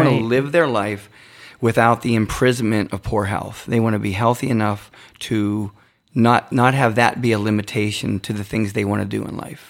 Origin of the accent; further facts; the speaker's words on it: Apollo, Pennsylvania, United States; also born or lived in Florida; Started just as a trainer in health clubs in Florida. Made my way back north. I'm from Apollo, PA.